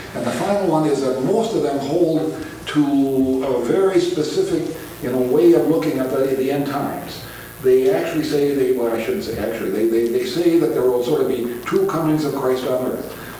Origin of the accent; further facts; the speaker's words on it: Midwest, United States; as a Lutheran, as a Midwesterner, all the rest of these things.